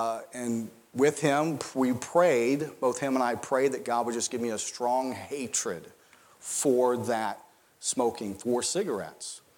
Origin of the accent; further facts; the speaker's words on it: Mississippi, United States; My wife and I, we grew up in Mississippi, and that's a word that is used.